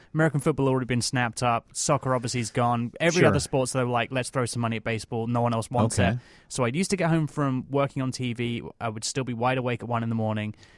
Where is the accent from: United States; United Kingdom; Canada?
United Kingdom; I mean, I grew up on Adam West when I was growing up in the UK. It used to be on the summer vacation time when I was off school.